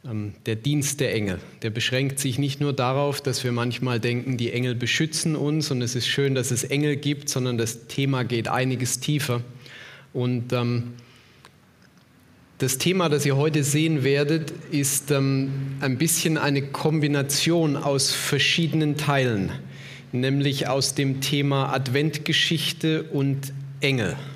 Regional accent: Heilbronn, Baden-Württemberg, Germany; ich war in Heilbronn gewesen, wir haben es ja vorhin gehört, in meiner Heimatstadt

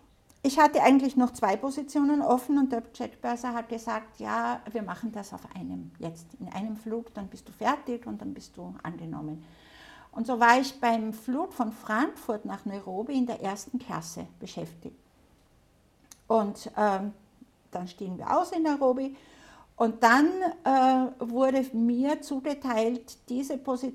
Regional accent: Austria; ich bin Österreicherin

